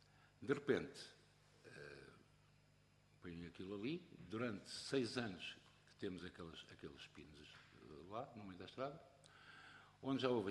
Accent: Lisbon, Portugal; now in Santo André, Portugal; Eu sou de Lisboa e fui para Sines, mas depois logo a seguir para Santo André, há quase 40 anos.

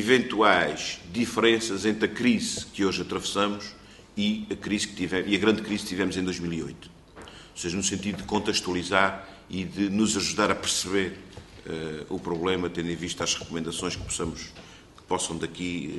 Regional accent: Azores, Portugal; Eu também sou açoriano, portanto conheço bem

